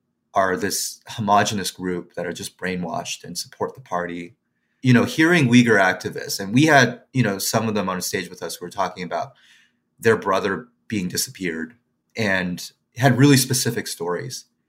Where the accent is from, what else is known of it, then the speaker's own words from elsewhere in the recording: Quebec, Canada; As you can tell, I grew up in Quebec, although the Anglophone.